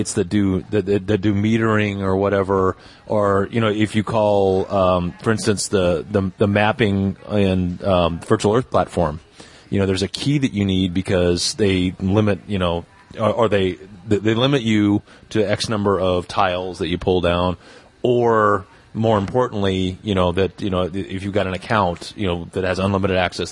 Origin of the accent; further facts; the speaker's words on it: Texas, United States; And I grew up in Texas, you know, and we had to do Texas history in seventh grade and all that.